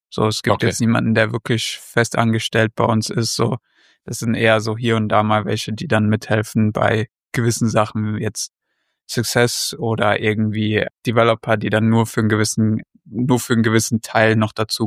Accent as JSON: {"language": "German", "town": "Heidelberg", "region": "Baden-Württemberg", "country": "Germany", "said": "ich bin 26, komme aus Heidelberg. Bedeutet, ich bin auch hier immer noch, beziehungsweise kann man so sagen, ich bin viel im Ausland, aber eigentlich wohne ich hier in Heidelberg."}